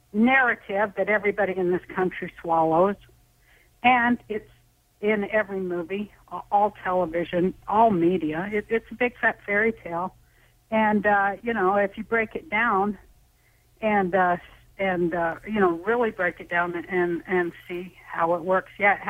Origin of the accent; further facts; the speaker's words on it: Salt Lake City, Utah, United States; I'm from Salt Lake City, Utah, so you know, I've seen a lot of stuff